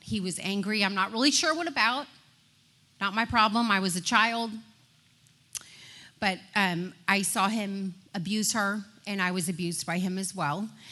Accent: California, United States; I am from Southern California.

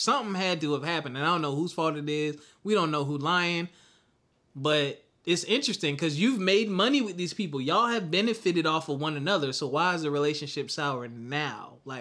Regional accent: Philadelphia, Pennsylvania, United States; growing up in Philly, you know

